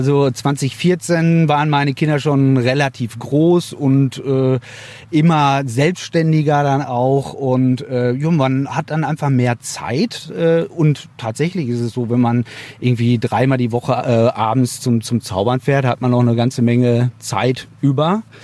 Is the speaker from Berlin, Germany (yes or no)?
no; Hamm, North Rhine-Westphalia, Germany; Wo kommst du her? Aus Hamm.